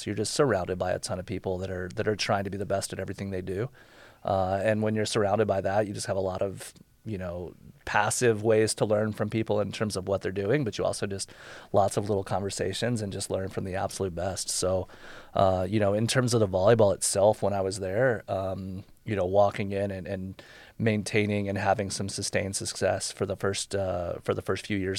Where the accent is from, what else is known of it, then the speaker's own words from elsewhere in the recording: Houston, Texas, United States; I played every sport growing up. I grew up in Houston, Texas.